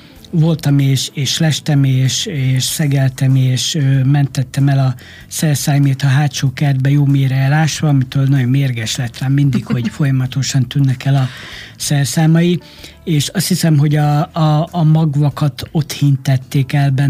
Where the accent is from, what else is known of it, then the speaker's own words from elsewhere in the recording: Mór, Fejér, Hungary; born there; Mórváros lakosa vagyok, ott születtem